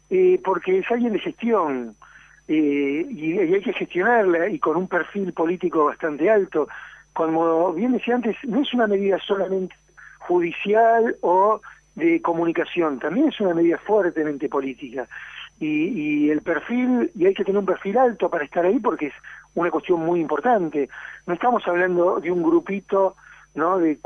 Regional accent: San Antonio de Padua, Buenos Aires Province, Argentina; yo soy de San Antonio de Padua

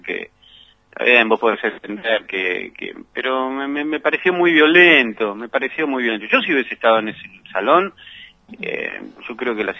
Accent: Barracas, Buenos Aires Province, Argentina; Yo nací en Barracas, así que tenía la cancha y el canto de las sirenas muy muy arraigado con toda mi infancia.

